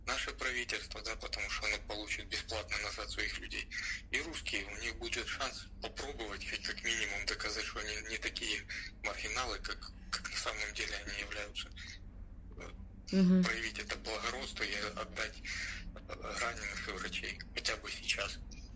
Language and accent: Russian; Donetsk Oblast, Ukraine; я вообще армянин по национальности, я русскоязычный, и я еще и родом Славянской области